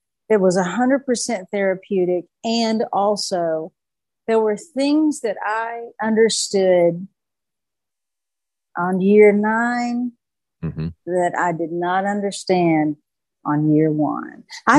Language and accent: English; the South, United States; I grew up in the South. I was baptized the First Baptist of Harrogate, where the men all smoked packs of cigarettes out on the front porch